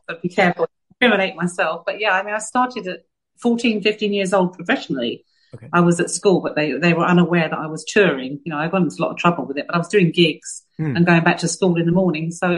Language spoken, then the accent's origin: English; Martis, Sardinia, Italy; I arrived back into my hometown, which is in Sardinia. I'm in a place called Martis in Sardinia, and it's a little village in the middle of nowhere, and no traffic, no people, just sheep and countryside